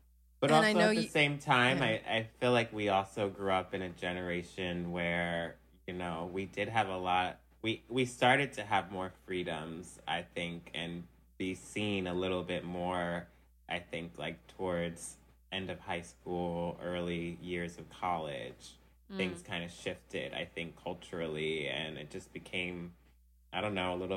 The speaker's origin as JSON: {"language": "English", "region": "North Dakota", "country": "United States", "tie": "born or raised there", "said": "Yeah, so I grew up in North Dakota in a town probably with no more than, maybe 9,000 people."}